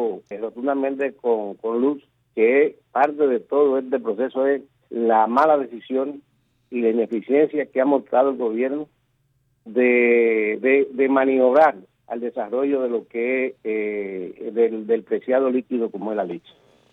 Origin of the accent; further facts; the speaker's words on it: Baracoa, Guantánamo, Cuba; ¿Qué pasa en Guantánamo? ¿Qué pasa en mi pueblo en Baracoa? ¿Qué pasa en Moa? ¿Qué pasa en el oriente cubano?